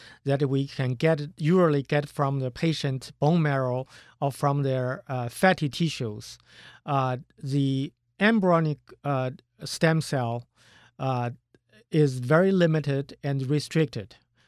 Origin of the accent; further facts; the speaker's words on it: China; moved away as an adult; now in United States; I was born and raised in China. I came to the United States after I finished the college.